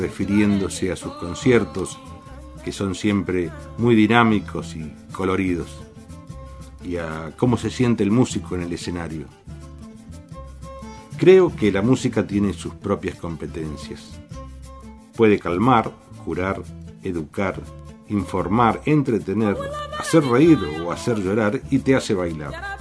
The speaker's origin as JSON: {"language": "Spanish", "country": "Mali", "second_language": "Spanish", "said": "Pero no puedo decir por qué ocurre esto en mi país y no en los vecinos"}